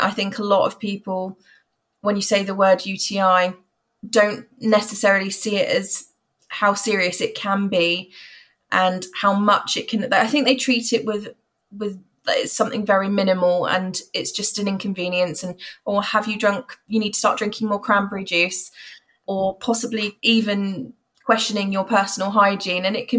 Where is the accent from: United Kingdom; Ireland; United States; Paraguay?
United Kingdom; South East England; I'm from Hampshire